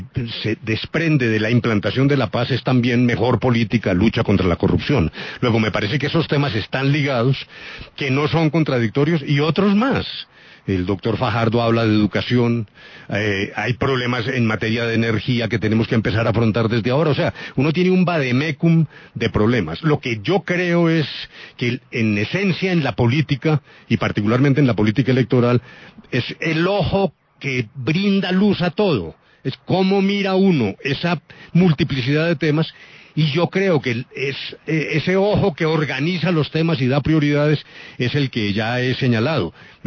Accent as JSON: {"language": "Spanish", "country": "Colombia", "said": "que los colombianos tenemos más de una neurona."}